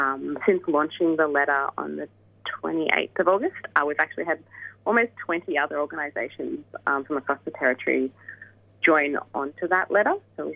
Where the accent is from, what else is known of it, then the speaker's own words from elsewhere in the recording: Melbourne, Victoria, Australia; I'm originally from Melbourne